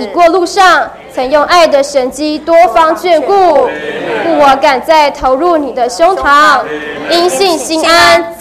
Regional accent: Beitou, Taipei, Taiwan; 虽然从小就住在北投

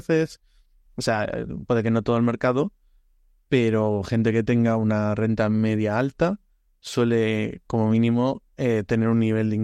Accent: Spain; más nos cuesta somos los españoles, justo.

